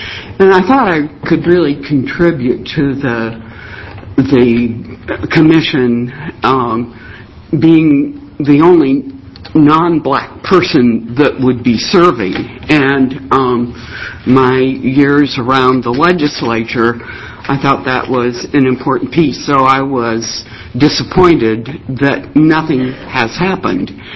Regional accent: Salem, Oregon, United States; Good evening. … from Salem, Oregon.

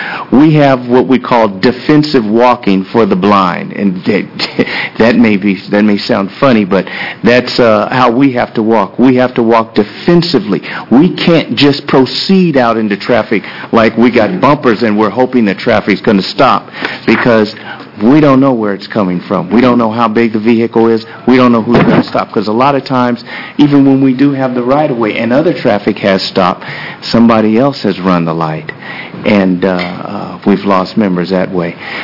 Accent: Portland, Oregon, United States; I'm from Portland, Oregon. I'm also on the Portland Commission on Disability.

